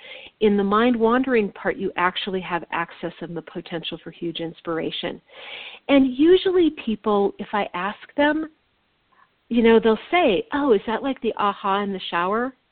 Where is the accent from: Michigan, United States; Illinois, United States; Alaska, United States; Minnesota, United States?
Minnesota, United States; And I come from Minnesota, and this is strong.